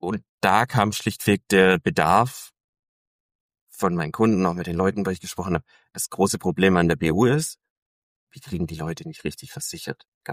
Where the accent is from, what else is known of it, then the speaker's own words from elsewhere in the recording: Aalen, Baden-Württemberg, Germany; moved away as an adult; also born or lived in Berlin; ich bin in Aalen groß geworden.